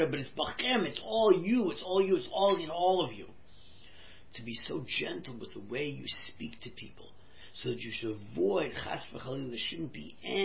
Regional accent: California, United States; born there; I was born in California, so don't get huffy.

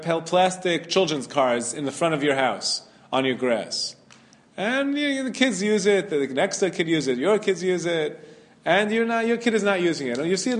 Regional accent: Brooklyn, New York, United States; I remember when I grew up on Avenue J in Flatbush

